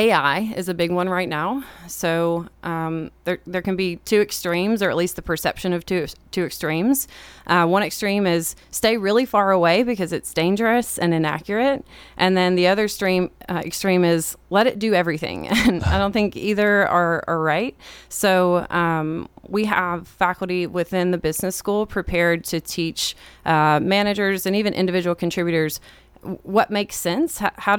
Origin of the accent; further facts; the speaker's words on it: Tennessee, United States; so it was really exciting for me to get to come back to my home state. I'm originally from Sumner County.